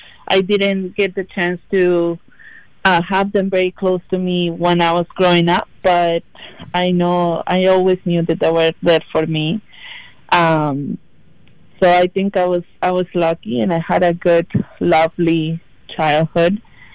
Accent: Santiago, Santiago Metropolitan Region, Chile; now in United States; Yeah, so I grew up in Santiago. That's the Chile's capital.

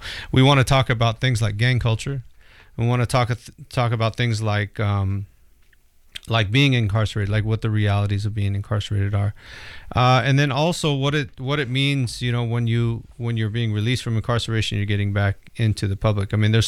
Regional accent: California, United States; now in Oregon, United States; I grew up in California, and actually what I see out here in Oregon is a lot, you know, a lot of the gangs that are out here are actually gangs that originated in Los Angeles.

